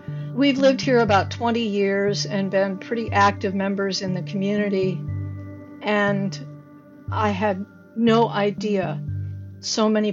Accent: Bremerton, Washington, United States; I'm from Bremerton, Washington. I'm 67 years old

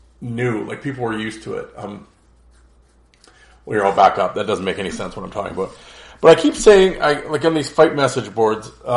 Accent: Detroit, Michigan, United States; But then again, I grew up in Detroit and saw real men like Probert, Koser, and McCarty.

